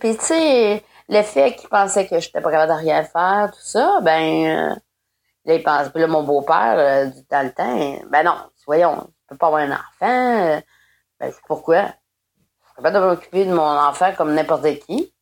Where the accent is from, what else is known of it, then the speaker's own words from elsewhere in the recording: Quebec, Canada; moved away; Je suis partie de la Gaspésie, puis tu vois, je suis restée là-bas, là.